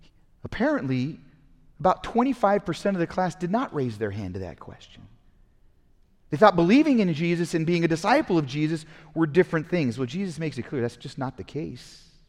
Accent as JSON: {"language": "English", "town": "Pasadena", "region": "California", "country": "United States", "tie": "born or raised there", "said": "I grew up in Pasadena, so we would go to the Rose Parade."}